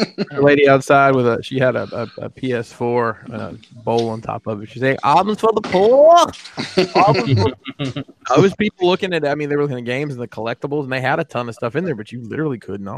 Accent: Alabama, United States; moved away; I have the before I moved from Alabama, where I'm from.

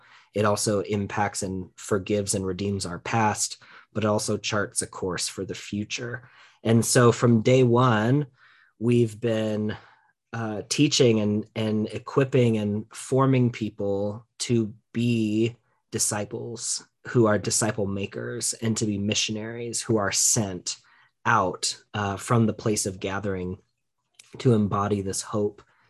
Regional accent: Chelsea, Michigan, United States; also born or lived in Ann Arbor; We lived in Ann Arbor for 5 years, and I grew up in Chelsea, which is just 20 minutes west.

